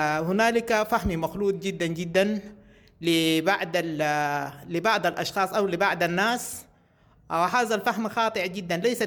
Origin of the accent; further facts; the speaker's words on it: Sudan; فنحن الآن نحن سودانيين لا نميز بالقبلية ولا الجهوية